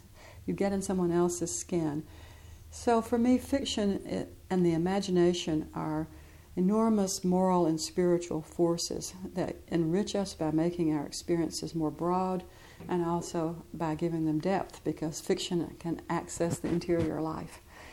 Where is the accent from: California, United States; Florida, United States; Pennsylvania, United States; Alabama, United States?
Alabama, United States; Birmingham; Of course, I was born in Birmingham. I grew up in Birmingham. I was there during the early 60s.